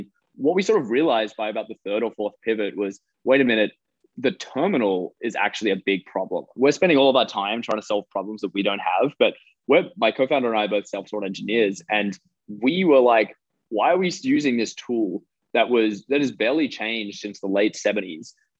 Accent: Australia; moved away as an adult; now in United States; I'm 23. And so I grew up in Australia, went to college at Harvard

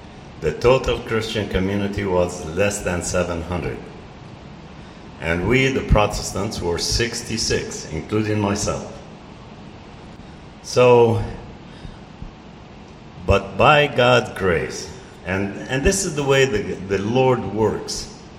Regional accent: Syria; I'm in my 85th year, and I praise God for my heritage because I was born and raised in Syria.

